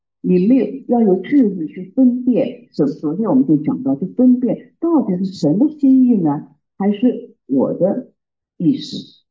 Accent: Pingdu, Shandong, China; 在平度，在我的老家一直开了一个辅导会

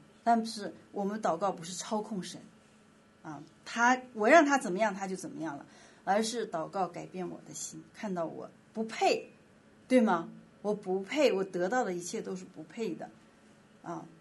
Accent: China; 波斯文化跟我们中国人有很就是这种注重家族坟墓的文化

